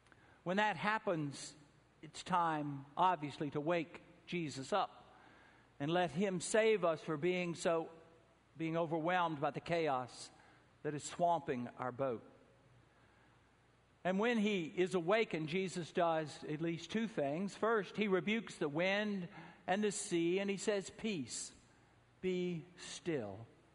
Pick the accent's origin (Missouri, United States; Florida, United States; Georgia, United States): Georgia, United States; Atlanta; Growing up in Atlanta, I heard the same story. I never heard it from my family, and I never heard it from my church